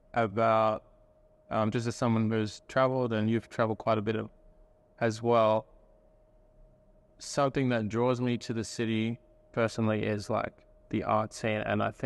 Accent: Perth, Western Australia, Australia; as a young artist growing up in Perth, it's so hard to meet people in the arts scene

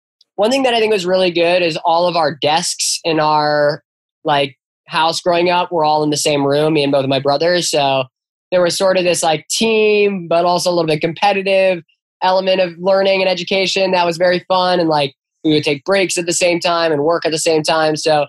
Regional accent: Chicago, Illinois, United States; I grew up in the city of Chicago. I love it here. It's an amazing place. I feel very blessed to be someone from the Midwest and from Chicago to go to Harvard.

